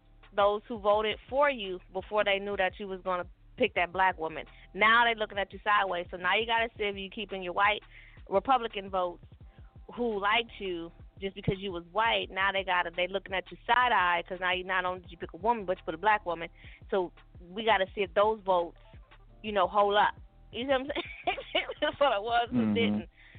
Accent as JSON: {"language": "English", "country": "Puerto Rico", "said": "I'm from Puerto Rico."}